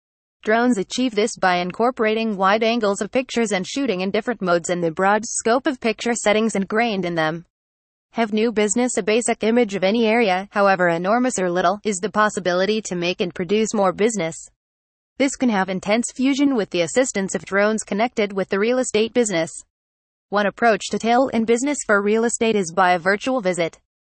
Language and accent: English; New South Wales, Australia; from New South Wales and Australia.